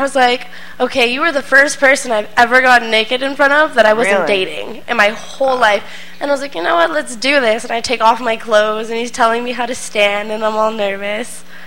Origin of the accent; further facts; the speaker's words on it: Los Angeles, California, United States; Yeah, born and raised in L.A.